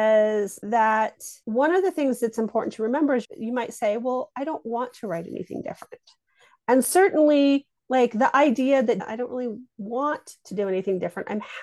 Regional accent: Colorado, United States; I'm from Colorado. I live in Colorado.

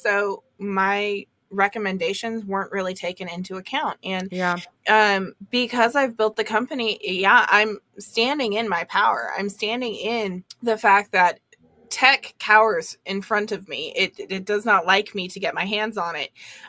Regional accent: California, United States; because originally I'm from California.

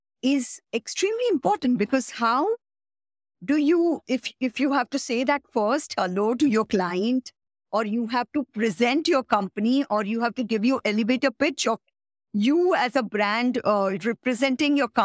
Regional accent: India; See, I believe we know English, and in India, we learned English because Britishers ruled India and we spoke a lot of British English.

